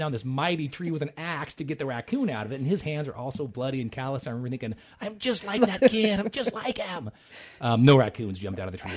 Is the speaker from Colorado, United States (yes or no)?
no; Whidbey Island, Washington, United States; No, I grew up on Woodby Island, kind of on a farm, and growing up, we didn't have TV per my parents' choice.